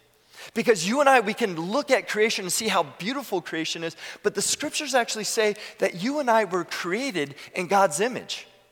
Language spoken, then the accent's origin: English; California, United States; I remember we lived further growing up in the Bay Area. We lived further from the ocean, and we would drive.